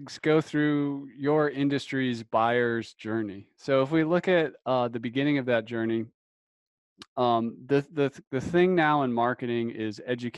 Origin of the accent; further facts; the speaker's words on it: North Carolina, United States; You know, I'm from North Carolina originally.